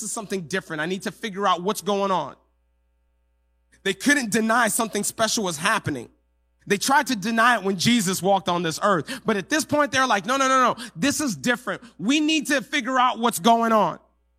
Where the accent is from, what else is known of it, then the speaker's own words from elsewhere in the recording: Lusaka, Lusaka Province, Zambia; first language English; I was born in Africa. So people often ask me, where are you from? I said, well, I'm from Lusaka, Zambia. And they would ask me, what's your mother tongue?